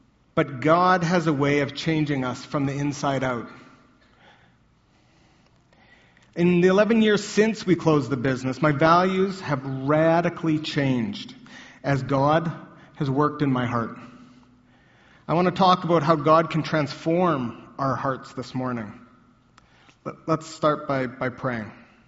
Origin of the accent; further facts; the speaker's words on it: Alberta, Canada; I grew up in Alberta in a middle-class family that I would say, that I would call, we had prairie values.